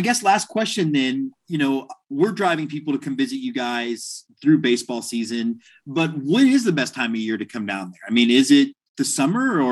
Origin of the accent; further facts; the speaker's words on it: Texas, United States; I'm notorious for being like, well, I'm from Texas, I'm not going to eat a taco outside of Texas.